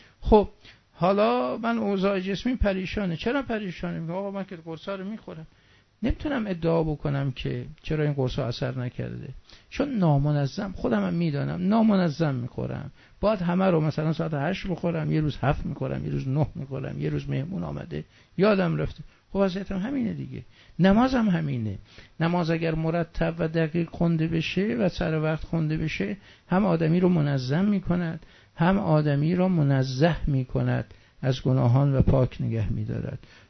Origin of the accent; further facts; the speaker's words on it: Isfahan, Iran; اگر در آلمان بودم، اگر در ژاپن بودم، اگر برای قرارداد رفته بودم، در شهر خودمون اصفهان بودم یا هر جا بودم